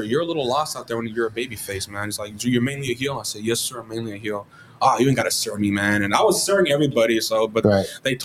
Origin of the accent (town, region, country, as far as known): Texas, United States